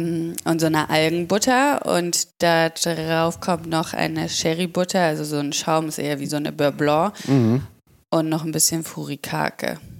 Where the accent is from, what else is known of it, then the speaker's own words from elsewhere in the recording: Southern Germany, Germany; Also ich komme eigentlich aus Süddeutschland und habe das so ein bisschen lieben gelernt da.